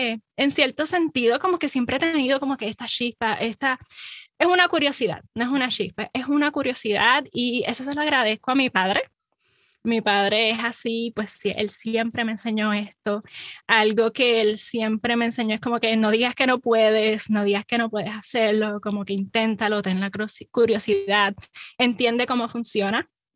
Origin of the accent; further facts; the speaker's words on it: Vega Baja, Puerto Rico; crecí en Puerto Rico, Vega Baja, ¿saben? Del mismo neighborhood de … ¿no? De Almirante.